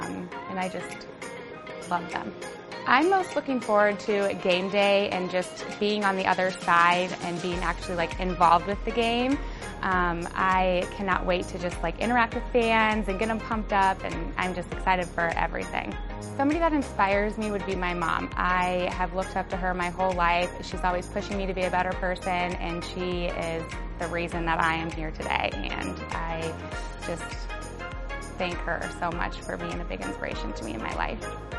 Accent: Des Moines, Iowa, United States; I'm from Des Moines, Iowa, and this is my rookie season.

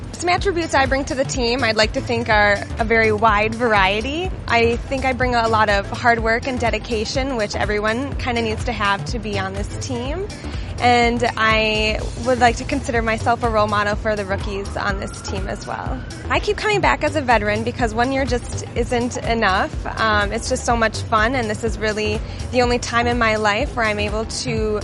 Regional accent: Northfield, Minnesota, United States; I'm from Northfield, Minnesota, and this is my second season on the team.

